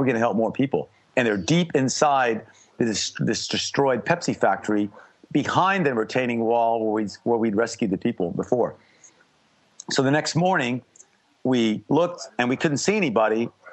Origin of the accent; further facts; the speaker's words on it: Texas, United States; born there; You know, I was born in Texas, and Australia reminds me of Texas in that it's big, wide open.